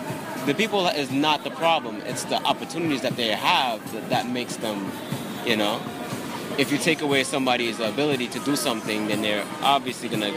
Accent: Jamaica; now in United States; No, Jamaica.

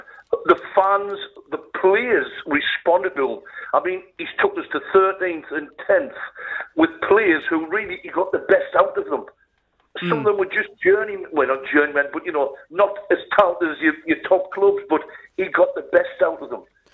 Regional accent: Newcastle upon Tyne, North East England, United Kingdom; now in Chester-le-Street, United Kingdom; I'm originally from the West End of Newcastle, but I live in Chesterley Street

